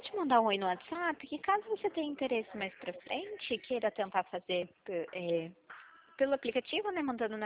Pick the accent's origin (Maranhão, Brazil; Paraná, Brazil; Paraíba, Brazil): Paraná, Brazil; Arapongas; Eu sou daqui de Arapongas, Paraná.